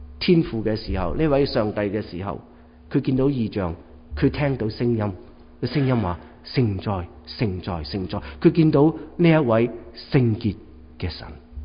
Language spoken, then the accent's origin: Chinese; Hong Kong; 特别我们从香港过来，我们在香港读书